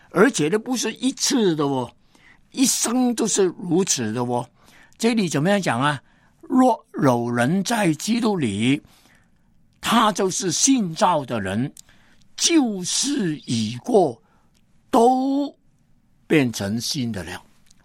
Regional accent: China; 或者是我们中国人从前呢常常抽烟的

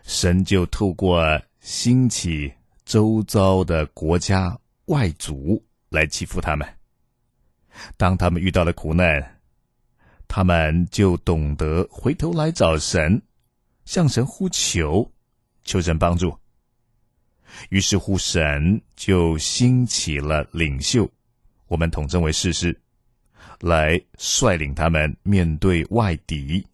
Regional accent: China; 我们中国人说自食恶果

